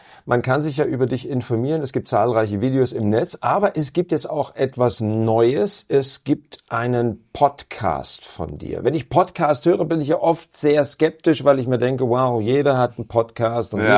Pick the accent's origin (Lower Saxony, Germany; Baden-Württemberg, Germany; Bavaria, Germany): Bavaria, Germany; Rosenheim; Dann kommst du im November auch in meine Heimat. Du bist in Rosenheim beim Satire-Gipfel.